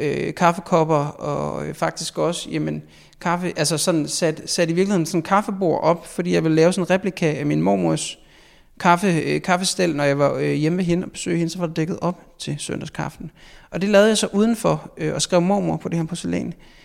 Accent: Aarhus, Central Denmark Region, Denmark; som aarhusianer, så vil jeg aldrig kunne komme til at få her i byen en større cadeau

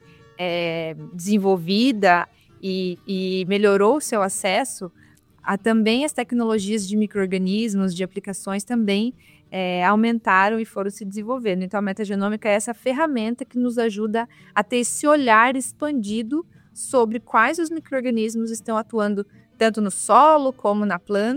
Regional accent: Curitiba, Paraná, Brazil; Eu sou bem curitibana, eu já tava nervosa com esse calorão.

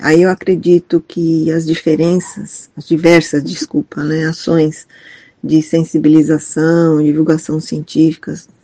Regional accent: São Paulo, Brazil; A minha graduação foi feita em Física e a pós-graduação em Astronomia, lá em São Paulo, que é a minha cidade natal.

